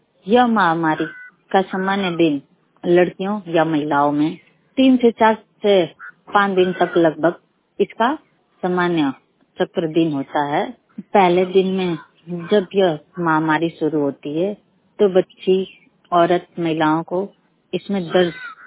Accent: Mardak, Uttar Pradesh, India; मैं मर्दक ग्राम जिला गाजीपुर की रहने वाली हूँ।

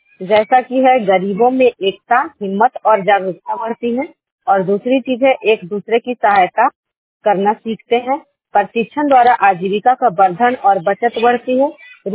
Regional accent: Bihar, India; और मैं नवादा जिला से बिलोंग करती हूँ।

